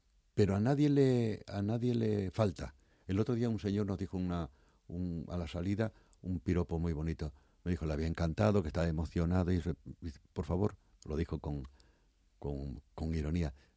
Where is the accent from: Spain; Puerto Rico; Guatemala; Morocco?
Morocco; moved away as an adult; porque yo nací y viví en Marruecos durante 20 años